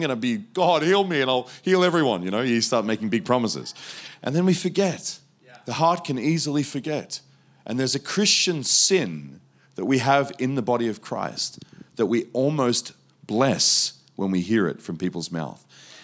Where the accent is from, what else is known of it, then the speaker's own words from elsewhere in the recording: Geelong, Victoria, Australia; also born or lived in Melbourne; But even in my own hometown, Melbourne, where I come from, I grew up in Geelong.